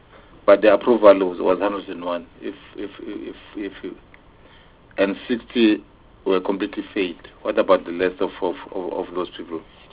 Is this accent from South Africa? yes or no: yes; Gauteng, South Africa; I'm from Gauteng